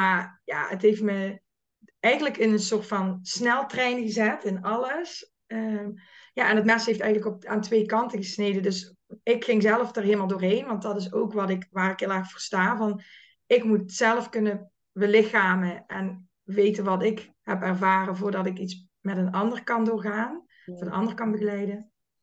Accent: Limburg, Netherlands; Ik ben Limburgse, ook net als jij volgens mij.

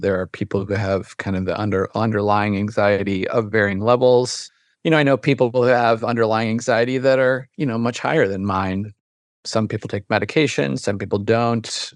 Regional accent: Ohio, United States; now in Brooklyn, United States; So I live in Brooklyn, New York. It's a very liberal bubble. Like, I'm originally from Ohio.

